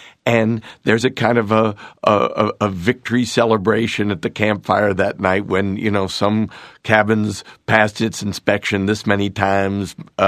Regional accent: Northeast, United States; I am from the Northeast

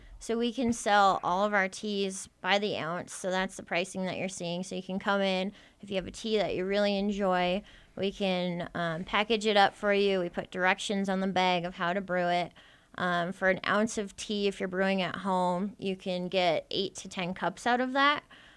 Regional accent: Oregon, United States; I've lived in Utah for 11 years, and I'm originally from Oregon

